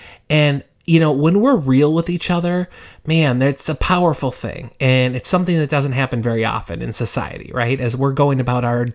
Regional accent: Minnesota, United States; You know, I was a kid and I grew up in Minnesota. So actually, I still live in Minnesota.

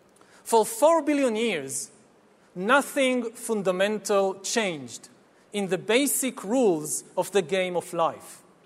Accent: Israel; while my home country of Israel is trying to build a total surveillance regime in the West Bank.

